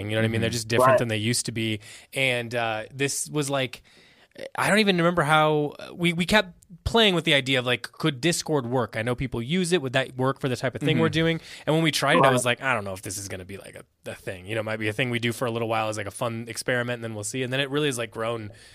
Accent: Midwest, United States; because we're both from like, you know, small towns in the Midwest.

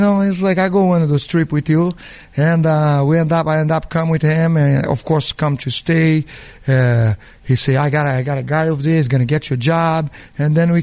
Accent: Governador Valadares, Minas Gerais, Brazil; English is a second language; if you from my hometown, Governador Valadares, it's almost impossible you're going to get a visa.

